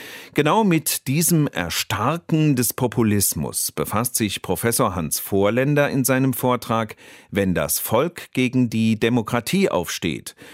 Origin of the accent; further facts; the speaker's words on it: Bonn, North Rhine-Westphalia, Germany; Was nützt es, wenn ich in meiner Heimatstadt Bonn kein Parkticket ziehe